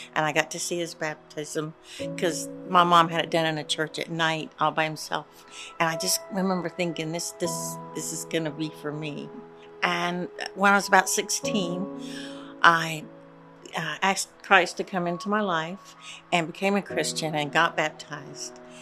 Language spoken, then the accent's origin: English; Jacksonville, Florida, United States; I am from Jacksonville, Florida, in the United States of America.